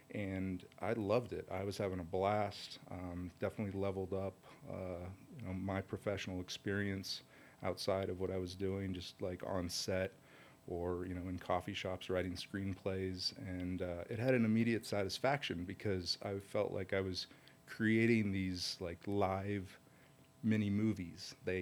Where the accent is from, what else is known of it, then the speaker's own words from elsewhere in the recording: San Diego, California, United States; So I grew up in San Diego in high school, did a lot of video production.